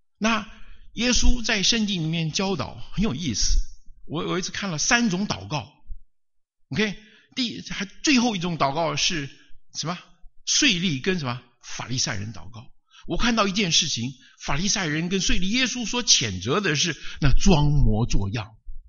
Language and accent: Chinese; China; 我们中国人对印度人有心里总有点不舒服，